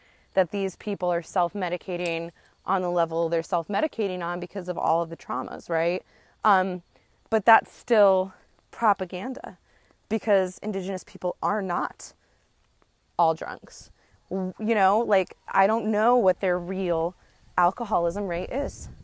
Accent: Connecticut, United States; also born or lived in New York / Texas; I'm American, right? But I grew up in Connecticut and spent a decade in New York, and I spent 7 years in Texas.

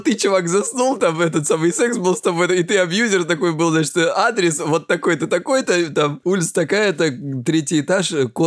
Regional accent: Krasnodar Krai, Russia; мне 36 лет, я психолог, я мужик, я лысый и я с Кубани.

